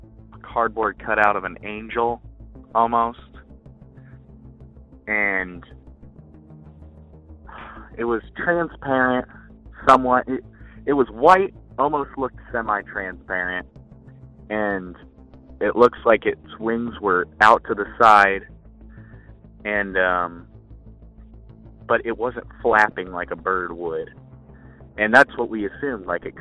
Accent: Missouri, United States; I'm from Missouri in the Kansas City area.

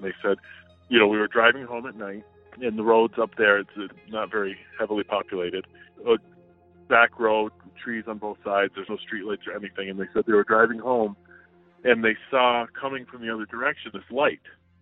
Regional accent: New York, United States; now in New Hampshire, United States; I'm calling from New Hampshire. I have a story that happened back in the mid-80s, probably around 86. This happened where I grew up in upstate New York.

